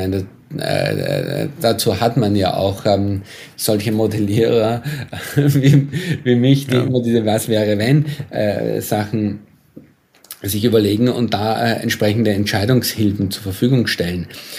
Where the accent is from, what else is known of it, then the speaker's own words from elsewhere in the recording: Austria; also beispielsweise mit meinem Heimatland, mit Österreich